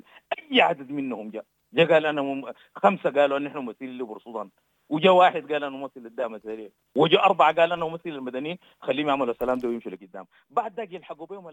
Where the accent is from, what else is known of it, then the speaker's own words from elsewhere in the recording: Sudan; الفاعلين الدوليين يشتغلوا معانا كسودانيين في مسألة وقف الحرب